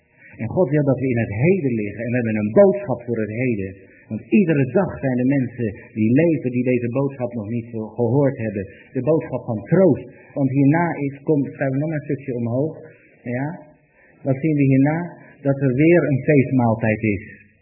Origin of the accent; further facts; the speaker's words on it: Netherlands; En als Nederlanders zijn we heel erg individualistisch.